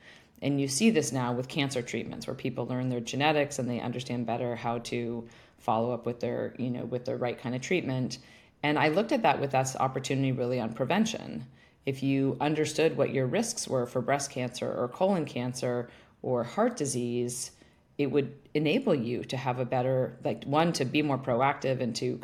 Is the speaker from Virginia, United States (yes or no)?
no; Stanford, California, United States; I had the pleasure of growing up on Stanford campus, and honestly, it was an incredibly privileged upbringing